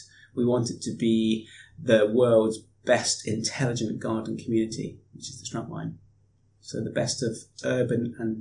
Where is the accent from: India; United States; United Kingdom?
United Kingdom; Scotland; moved away as an adult; now in Cheltenham, United Kingdom; studied electronic engineering up in Scotland, where I'm from. You can probably hear a little bit of my accent. And I came down to Cheltenham as a new graduate to work for government as an engineer.